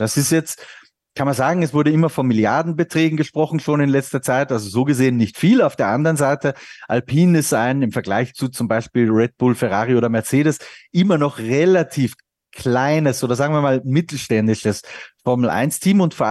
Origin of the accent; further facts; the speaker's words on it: Austria; Ich als Österreicher und nicht Fußball-Fan.